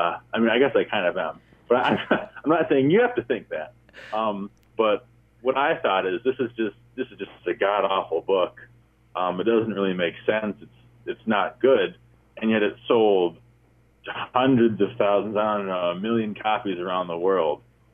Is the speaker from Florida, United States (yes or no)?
no; Traverse City, Michigan, United States; Because I grew up in Michigan. I was born in Flint, and I grew up in Traverse City.